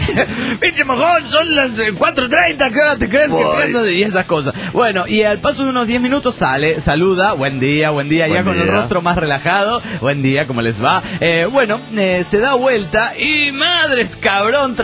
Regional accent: Reynosa, Tamaulipas, Mexico; Soy el norteño de Reynosa, Tamaulipas, México.

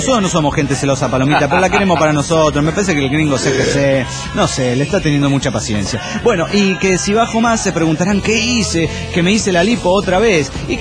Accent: Cochabamba, Bolivia; de Cochabamba, Bolivia.

